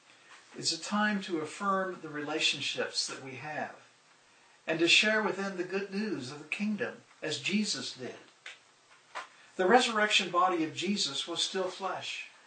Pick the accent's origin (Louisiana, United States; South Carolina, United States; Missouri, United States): Missouri, United States; Since I'm from Missouri, I have to tell that little joke.